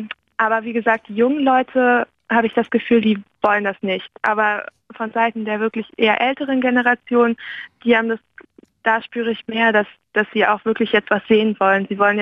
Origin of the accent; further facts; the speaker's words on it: Germany; now in France; das habe ich auch als Deutsche hier in Frankreich gemerkt